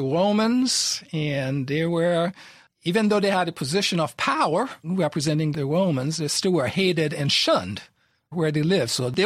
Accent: Haiti; a few years ago, my sister sent in a sample. We're all from Haiti. The Caribbean is a mixed area of ethnicity.

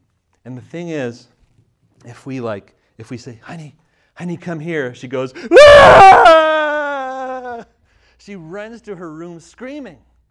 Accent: Canada; now in United States; I grew up in Canada

